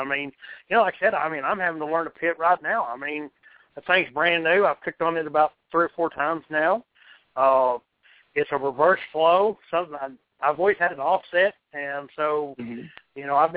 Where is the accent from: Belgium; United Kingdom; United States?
United States; New Mexico; You know, it's like, you know, me growing up, I grew up in New Mexico and stuff like that. We rodeoed and stuff like that.